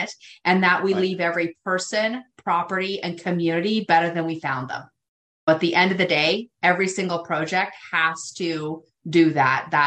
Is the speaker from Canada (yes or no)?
yes; Canada; I'm actually Canadian, and I was actually born to a teenage mother.